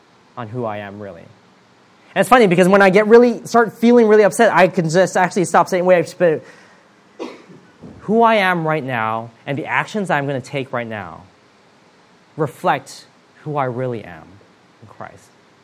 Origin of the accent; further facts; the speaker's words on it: United States; moved away; When I first came to this country from the States, growing up in America, there's a lot of churches in the city I grew up